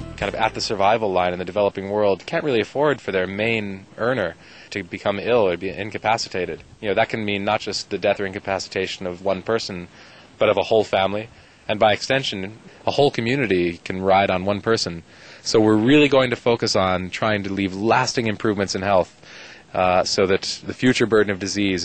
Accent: United States; born there; I'm an American-born physician who trained at the Royal College of Surgeons in Ireland. I practiced as a hospitalist in Dublin for 2 years

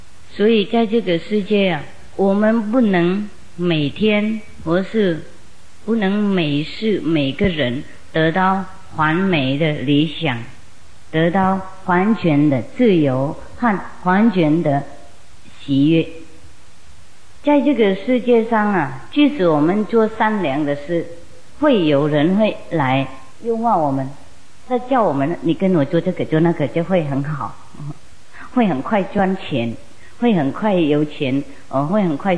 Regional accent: China; 像孔子是我们中国人最敬爱的一位老师

